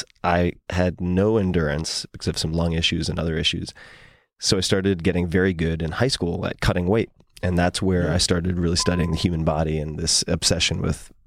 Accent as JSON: {"language": "English", "region": "New York", "country": "United States", "tie": "born or raised there", "said": "I was born and raised on Long Island."}